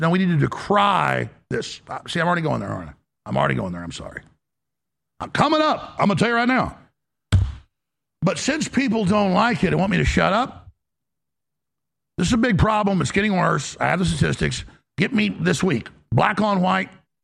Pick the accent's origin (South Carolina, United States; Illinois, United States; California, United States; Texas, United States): Texas, United States; Dallas; born or raised there